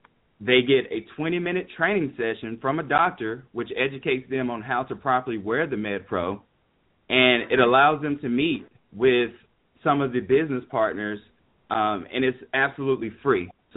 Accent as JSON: {"language": "English", "town": "Alabaster", "region": "Alabama", "country": "United States", "tie": "born or raised there", "said": "Born and raised in a suburb south of Birmingham, Alabama, known as Alabaster. And I grew up there the first 18 years of my life prior to going to the University of Louisville in Kentucky."}